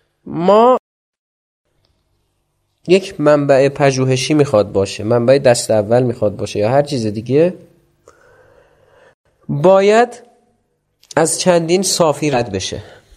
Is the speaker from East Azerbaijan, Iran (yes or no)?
yes; Tabriz, East Azerbaijan, Iran; now in Tehran, Iran; عرض کردم از تبریز اومدم تهران